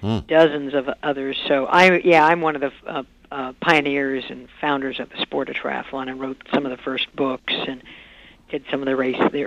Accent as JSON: {"language": "English", "region": "California", "country": "United States", "said": "I'm from California, so we'd love to have everybody come."}